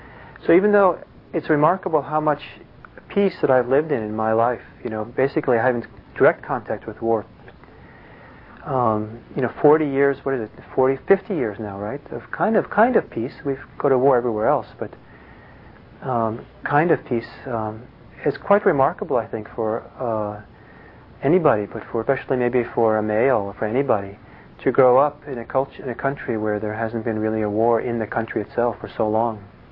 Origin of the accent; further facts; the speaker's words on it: Italy; And I remember also when I was growing up in Italy in the 60s, hearing lots of stories of people who lived through World War II